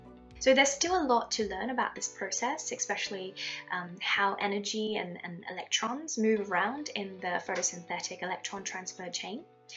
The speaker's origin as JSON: {"language": "English", "region": "New South Wales", "country": "Australia", "tie": "born or raised there", "also_born_or_lived": "China", "said": "I was born in China, but I grew up in Australia, in a very quiet region called the Central Coast."}